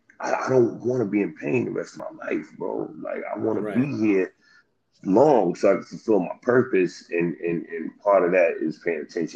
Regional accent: New York City, New York, United States; And it was like, growing up in the South Bronx, you become prey if you too nice, right?

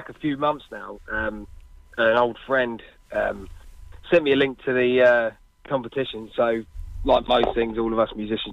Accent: Cambridge, East of England, United Kingdom; I'm the outsider from Cambridge, so it's quite local.

